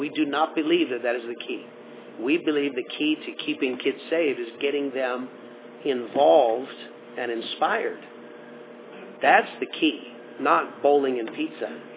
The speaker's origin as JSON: {"language": "English", "country": "Australia", "moved": "yes", "said": "when I came from Australia, rock and roll was my orientation."}